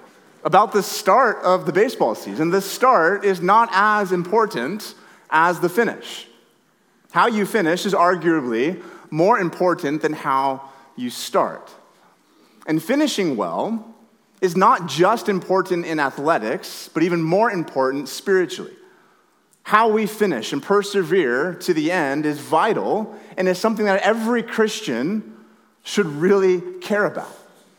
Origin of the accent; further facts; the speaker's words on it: Washington, United States; I grew up in Northwest Washington, so for better or for worse, I love the Seattle Mariners.